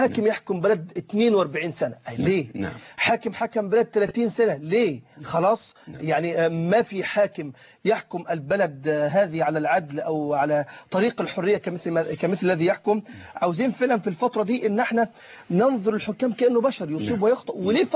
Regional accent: Egypt; سواء كان بقى لنا عندنا في مصر، هيكون الكلام ده في ليبيا

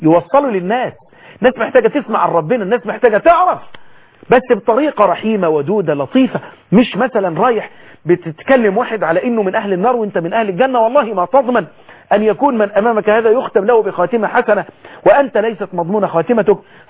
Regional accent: Egypt

